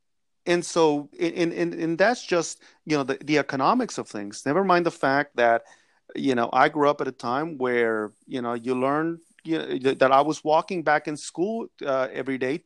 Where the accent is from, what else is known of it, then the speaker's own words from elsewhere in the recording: East Los Angeles, California, United States; First and foremost, we're an immigrant family. Second of all, we were not well off. Third, I grew up in East LA in the 80s